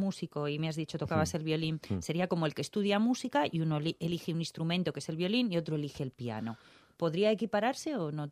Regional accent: Madrid, Community of Madrid, Spain; yo también soy de Carabanchel

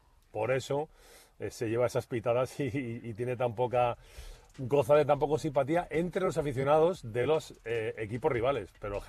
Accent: Madrid, Community of Madrid, Spain; born there; yo me nací en Madrid, pero antecedentes familiares, familia paterna de un pueblo llamado San Leonardo de Yagüe, entre Pinares, Laguna Negra, Cañón del Río Lobos, un paraíso.

